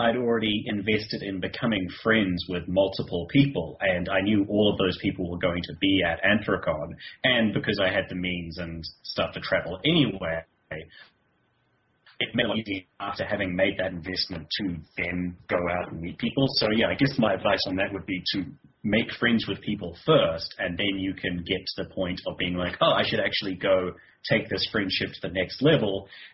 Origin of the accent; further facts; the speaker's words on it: New Zealand; given that I'm from New Zealand